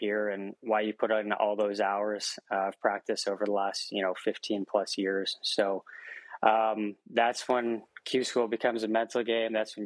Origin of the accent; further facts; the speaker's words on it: Massachusetts, United States; You know, up here, I'm from Massachusetts, and there wasn't really much to play in, to be honest.